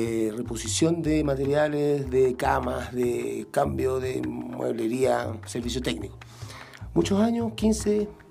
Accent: Santiago, Santiago Metropolitan Region, Chile; yo primero que todo, yo soy de Santiago. Llevo 5 años acá en San Pedro.

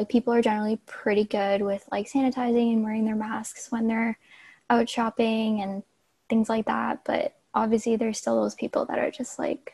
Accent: Canada; I'm a Canadian. I live up in Toronto, in the suburbs around Toronto

